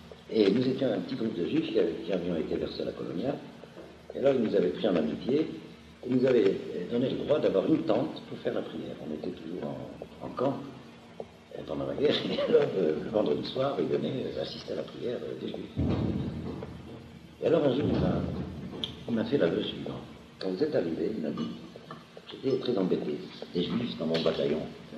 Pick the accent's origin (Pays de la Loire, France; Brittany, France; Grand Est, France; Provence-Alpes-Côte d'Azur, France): Grand Est, France; Bon, je suis alsacien.